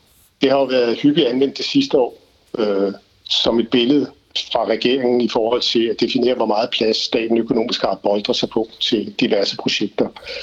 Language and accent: Danish; Copenhagen, Capital Region of Denmark, Denmark; Jeg kommer fra København.